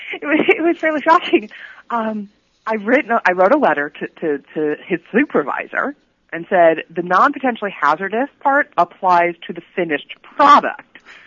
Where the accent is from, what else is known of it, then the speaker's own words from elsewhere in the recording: Texas, United States; I grew up in Texas. I'm a native Texan.